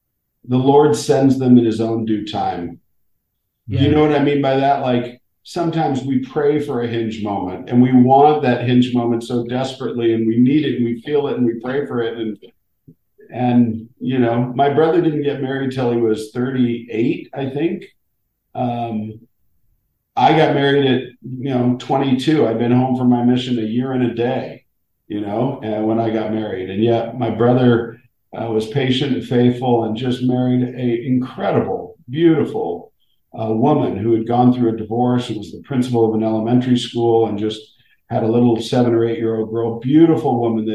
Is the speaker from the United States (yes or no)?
yes; San Diego, California, United States; And I grew up in San Diego surfing and playing in a rock band and going to a performing arts school